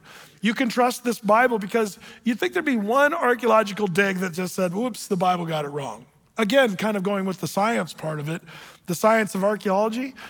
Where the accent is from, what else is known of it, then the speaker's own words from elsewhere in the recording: California, United States; We're all from California.